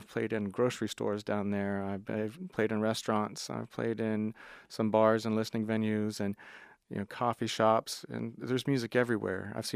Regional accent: Texas, United States; Born and raised in Texas. I spent the majority of my life in the Dallas area.

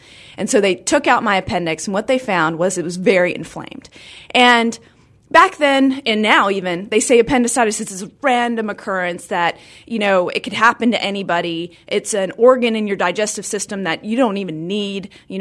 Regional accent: Charlotte, North Carolina, United States; I grew up in Charlotte, so I went to Huntingtown Farms Elementary right off Park Road.

